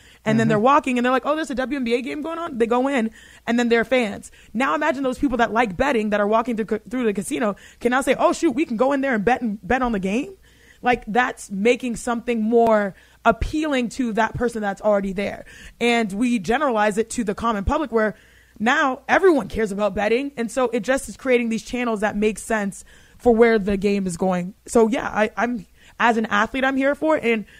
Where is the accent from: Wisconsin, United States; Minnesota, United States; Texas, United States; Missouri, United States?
Texas, United States; As a Texan, my favorite thing, shout out to those who know what this is, mutton busting.